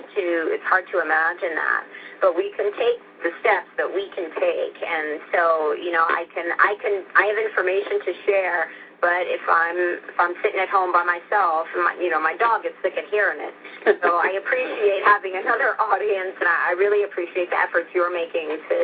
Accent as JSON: {"language": "English", "town": "Dover", "region": "Delaware", "country": "United States", "tie": "born or raised there", "said": "I grew up in Dover, Delaware, which because of the Air Force base is a military town. It's a very black and white town."}